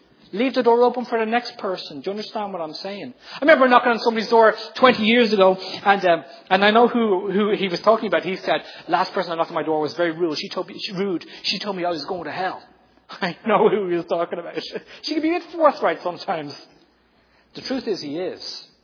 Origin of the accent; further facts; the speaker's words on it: Dublin, Leinster, Ireland; Dublin. I'm a Dub. I love Dublin. I want to see all these people get saved. I thought, when I come home, I'm Irish.